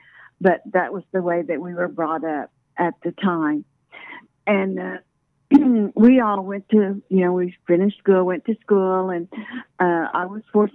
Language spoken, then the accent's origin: English; Oklahoma City, Oklahoma, United States; Well, my parents, they spoke fluent Kiowa. But when we were growing up, I grew up in Oklahoma City.